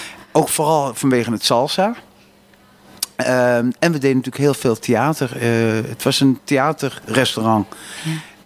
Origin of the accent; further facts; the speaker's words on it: Amsterdam, North Holland, Netherlands; In de Jordaan ben ik officieel geboren. Tenminste, de Kosterstraat. En ik heb me eigenlijk altijd geleefd in Slootvaart in Amsterdam-West.